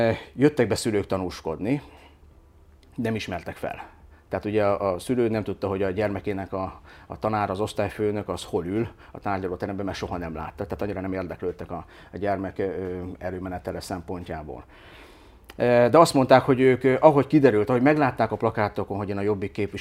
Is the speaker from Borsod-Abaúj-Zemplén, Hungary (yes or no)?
yes; Miskolc, Borsod-Abaúj-Zemplén, Hungary; És onnan kerültem Miskolcra ebbe az iskolába, és miután Miskolcon nőttem fel, azért sok mindent láttam már.